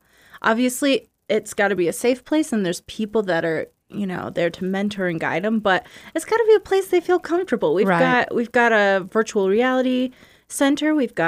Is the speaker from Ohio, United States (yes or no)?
yes; Ohio, United States; Yep, I grew up in Ohio.